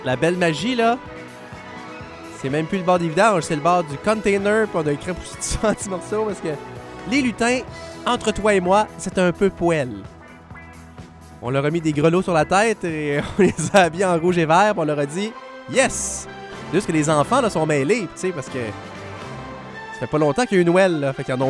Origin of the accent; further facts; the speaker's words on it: Quebec City, Quebec, Canada; Parce que moi, j'ai grandi à Québec.